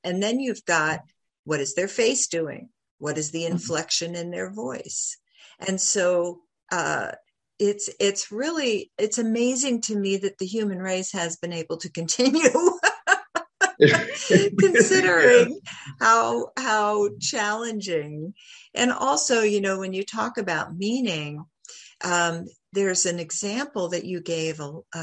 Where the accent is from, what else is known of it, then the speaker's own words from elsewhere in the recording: New York, United States; now in Sarasota, United States; I'm a New Yorker through and through, mm-hmm. born and raised, but I moved down to Sarasota, Florida